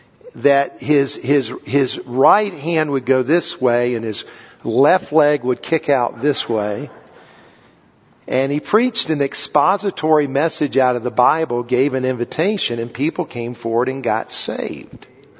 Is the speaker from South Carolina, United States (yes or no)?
yes; South Carolina, United States; now in Denver, United States; I was originally from South Carolina, grew up there and lived there all my life.